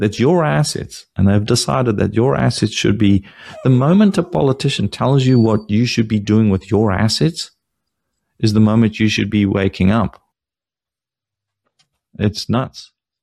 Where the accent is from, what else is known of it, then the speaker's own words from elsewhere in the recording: South Africa; So I grew up in Africa where you had capital controls. We couldn't travel outside of the country with more than, I can't remember what it was, 10,000 rand or something like that.